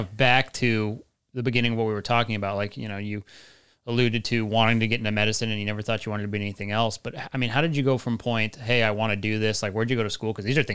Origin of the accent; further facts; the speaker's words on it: Colorado, United States; because people on the podcast get mad when I say, I'm from Colorado.